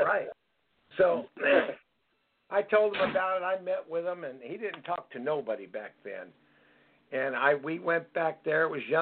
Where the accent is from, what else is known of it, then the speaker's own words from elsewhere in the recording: Brooklyn, New York, United States; moved away; I never seen so much rain since I came out in 1962 from Brooklyn, New York.